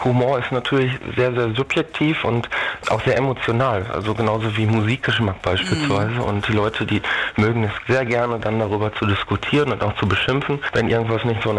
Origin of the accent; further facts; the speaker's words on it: Herten, North Rhine-Westphalia, Germany; bin ich hier in meiner Heimatstadt in Herten gerade sehr politisch aktiv.